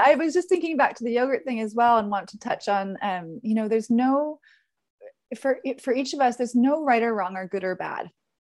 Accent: Canada; I say herbs because I'm Canadian.

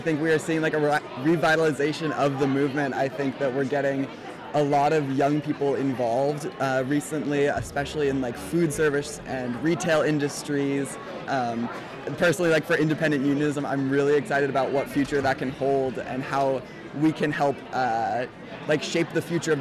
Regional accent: Boston, Massachusetts, United States; I'm from Boston, Massachusetts.

